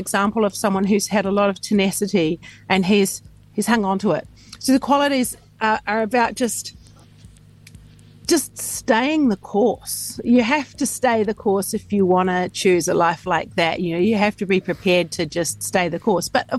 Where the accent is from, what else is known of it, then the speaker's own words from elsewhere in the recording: New Zealand; growing up in New Zealand, you always tend to feel like you're away from everything and you're on the edge of the earth and, you know, it's a backwater